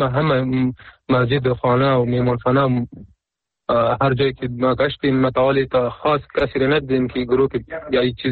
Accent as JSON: {"language": "Persian", "country": "Afghanistan", "said": "در اصل افغان که کل افغان هستیم، چی اون پشتون هستیم، ما هم پشتون هستیم،"}